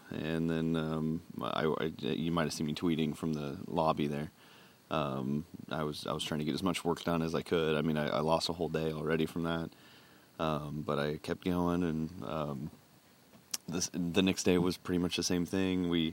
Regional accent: Kansas, United States; I'm from Kansas, and I've never experienced a hurricane ever or anything like that.

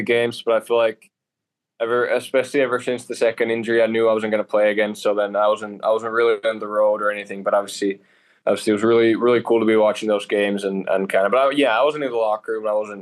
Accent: Oulu, North Ostrobothnia, Finland; born or raised there; English is a second language

